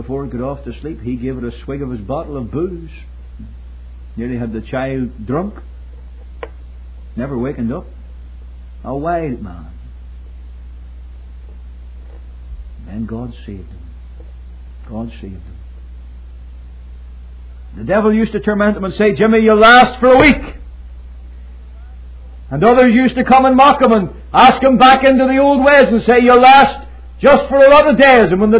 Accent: Northern Ireland, United Kingdom; moved away; it was murder for the likes of us from Northern Ireland.

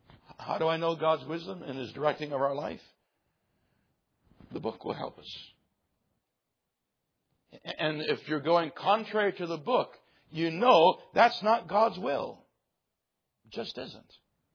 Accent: Michigan, United States; Let my name go forward to be a pastor in what would be my hometown in Michigan.

